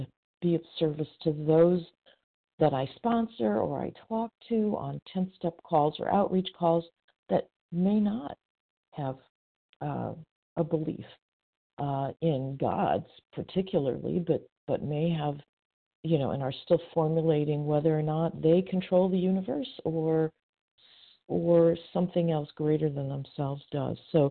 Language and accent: English; California, United States; from Northern California as well.